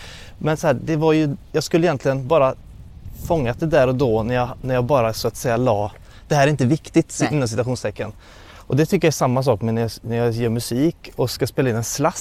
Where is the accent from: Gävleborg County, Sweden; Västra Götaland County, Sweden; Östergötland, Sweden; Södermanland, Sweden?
Västra Götaland County, Sweden; Uddevalla; när jag kommer hem till Uddevalla där jag är uppvuxen, hem till mamma och pappa.